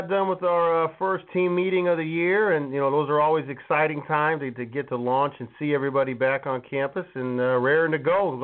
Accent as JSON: {"language": "English", "town": "Billings", "region": "Montana", "country": "United States", "lives_now": "Salem, United States", "said": "Well, you know, I'm from Billings, Montana originally. So my dad is from American Samoa, and my mom is a cowgirl from North Dakota, and they somehow met in Montana."}